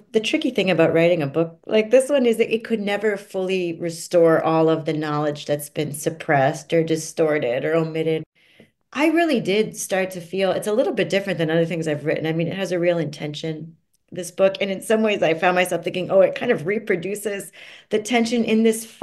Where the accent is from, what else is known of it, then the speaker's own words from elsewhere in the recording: Florida, United States; And it's interesting today, Florida, my home state, you see what's happening with book banning